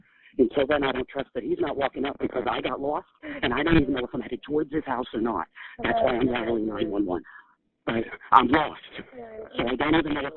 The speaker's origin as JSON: {"language": "English", "region": "New York", "country": "United States", "said": "I'm from New York. I'm walking down the street with a picture of my sweetheart."}